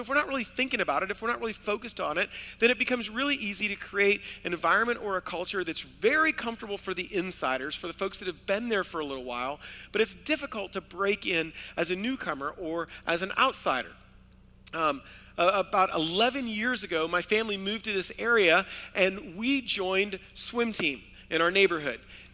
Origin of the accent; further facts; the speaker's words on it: Florida, United States; I grew up in South Florida, and I remember in our backyard we had this huge mango tree